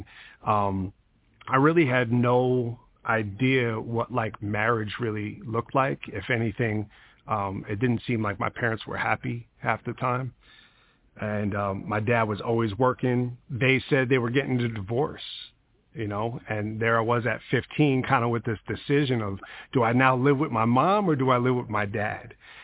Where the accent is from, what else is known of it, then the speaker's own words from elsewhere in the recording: Long Island, New York, United States; I grew up in Long Island, New York, and I grew up to really having a single mom, so I never actually met my biological father.